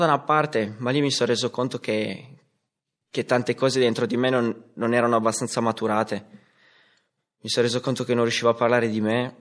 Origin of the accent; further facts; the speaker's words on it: Novara, Piedmont, Italy; Io ho 22 anni, vengo da Novara